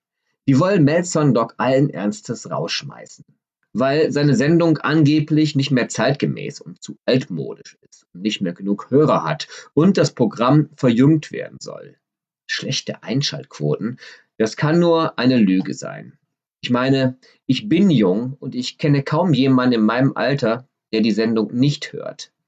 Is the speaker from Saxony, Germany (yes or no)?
no; Düsseldorf, North Rhine-Westphalia, Germany; an der Shadowstraße in Düsseldorf, meiner Heimatstadt.